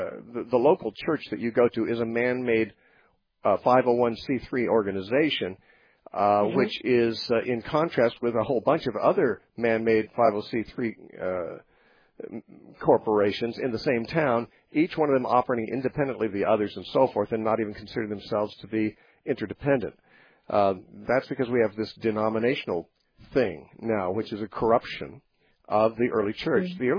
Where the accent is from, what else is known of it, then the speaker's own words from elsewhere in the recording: United States; I myself have never given as little as 10% because I'm an American.